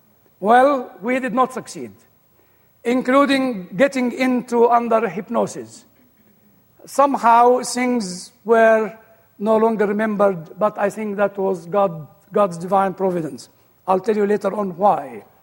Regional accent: Cairo, Cairo Governorate, Egypt; Well, as you heard, I grew up in Egypt, born in Cairo.

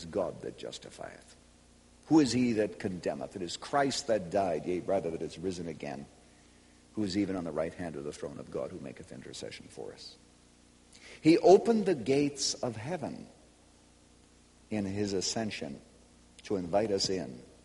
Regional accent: Chicago, Illinois, United States; I'm not making this up just because I come from Chicago.

